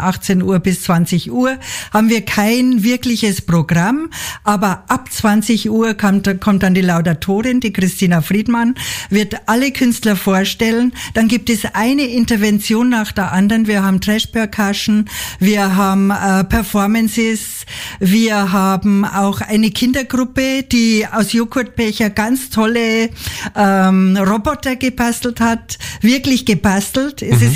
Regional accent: Munich, Bavaria, Germany; Das ist so eine Misserfolgsstory in Berlin, die mir als Münchnerin überhaupt nicht nachvollziehbar ist.

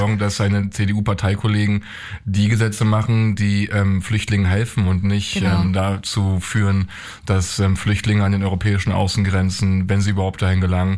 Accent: East Germany, Germany; Also ich komme selbst aus dem Osten

